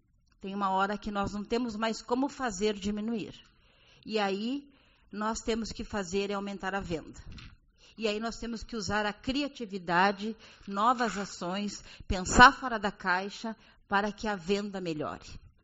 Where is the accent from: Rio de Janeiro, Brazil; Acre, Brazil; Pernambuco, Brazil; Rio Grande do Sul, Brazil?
Rio Grande do Sul, Brazil; Uruguaiana; Sou nascida e criada em Uruguaiana, sou cria daqui e eu quero desenvolvimento para a nossa cidade.